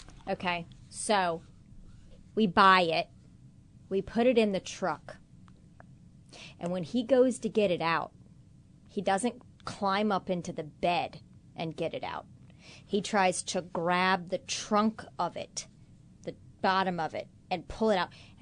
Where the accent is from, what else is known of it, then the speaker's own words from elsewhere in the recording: Kansas, United States; I grew up in Kansas, all right? Lots of acreage.